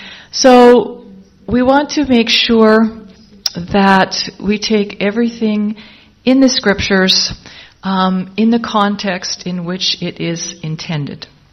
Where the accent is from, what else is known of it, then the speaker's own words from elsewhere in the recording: Canada; We come from Canada, you know, maple syrup's really good and we like our maple syrup